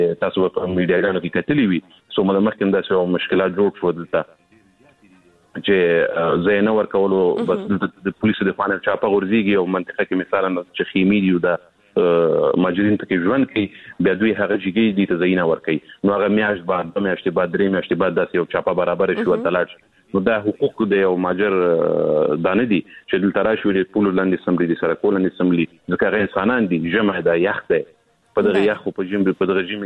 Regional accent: Afghanistan; زما هیواد ګران افغانستان ټول ماته یو رنګ دی. زه دا نو یم چې زه د کوم سیمې یم کوم منطقې یم زه افغان یم

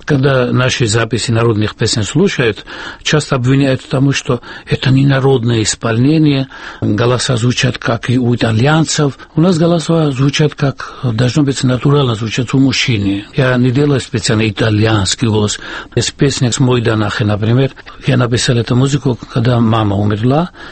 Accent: Guria, Georgia; Я из Гурии. Это ближе к Батуми, ближе к Аджари, ближе к морю

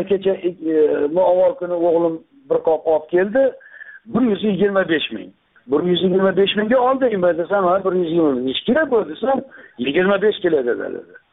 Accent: Akhsikent, Namangan Region, Uzbekistan; born there; men tug'ilgan joy Yangi Axsi deyilgan, eski Axsi

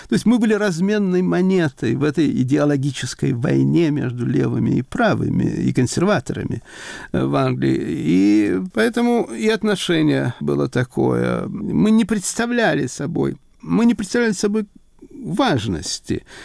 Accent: Saratov, Saratov Oblast, Russia; born there; Но я сказал, что я родился в Саратове.

